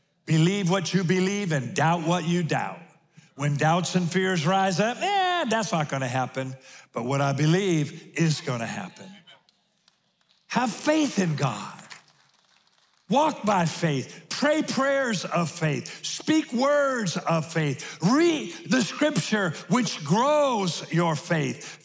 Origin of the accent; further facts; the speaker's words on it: Spanaway, Washington, United States; I'm a kid from Spanaway.